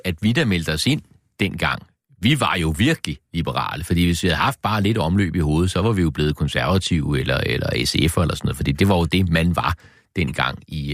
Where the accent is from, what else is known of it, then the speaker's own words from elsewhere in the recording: Copenhagen, Capital Region of Denmark, Denmark; Jeg er københavner og frederiksberger